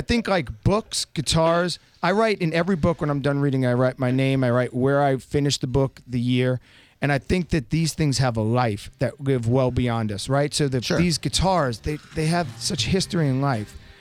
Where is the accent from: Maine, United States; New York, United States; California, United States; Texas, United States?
New York, United States; Bay Shore; I'm an idiot from Bayshore, Long Island.